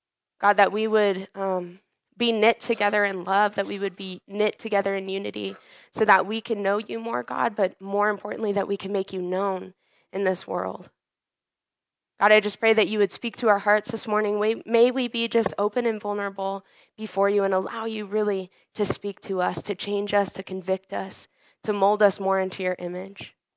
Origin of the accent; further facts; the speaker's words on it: United States; I'm single. I'm 29 years old. I'm an American